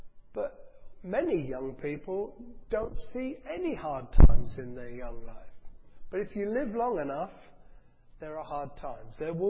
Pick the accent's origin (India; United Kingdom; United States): United Kingdom; And there's something in us as British people, I know not everyone's going to be British, which is good, I'm glad.